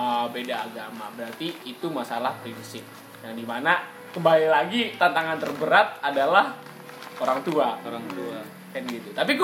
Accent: North Sumatra, Indonesia; Ya, gue orang Batak kan gitu. Gue orang Batak. Gimana Batak biasanya mau sama Batak, tapi bokap gue kan sama Jawa. Nyokap gue Jawa.

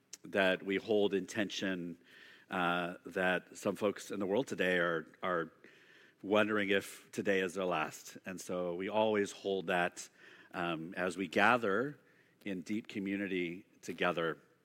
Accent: Sacramento, California, United States; also born or lived in Stockton; I grew up in Sacramento, Stockton, went to San Francisco State University a million years ago when they still had a football team.

